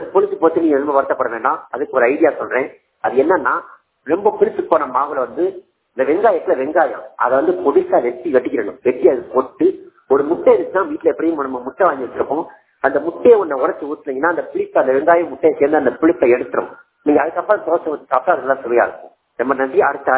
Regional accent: Tamil Nadu, India; என் சொந்த ஊரில் விருதுநகர் மாவட்டம் இருந்திரி என்ற கிராமம்.

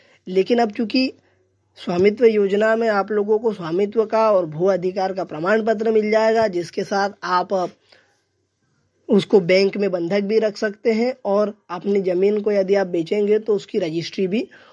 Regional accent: Salai, Madhya Pradesh, India; खंडवा जिले के छिगांव माखन विकास खंड के अंतर्गत आने वाले ग्राम सालई का रहने वाला हूं। और सालई गांव जहां पर बस की पहुंच नहीं है, अखबार की पहुंच नहीं है और स्कूली बच्चों के लिए पर्याप्त शिक्षक और अच्छा स्कूल नहीं है

